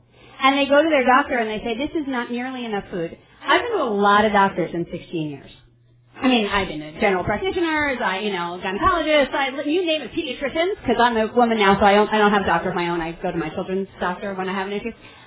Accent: New York, United States; born there; now in Bakersfield, United States; although I live in Bakersfield now, I'm a New Yorker by birth.

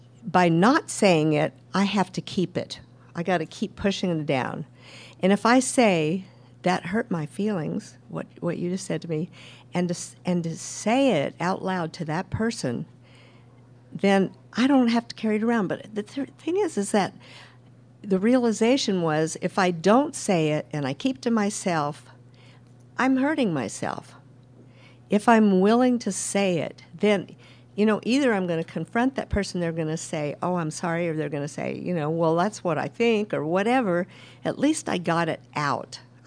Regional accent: Las Vegas, Nevada, United States; I'm from Las Vegas, and we kind of had a hairy trip here.

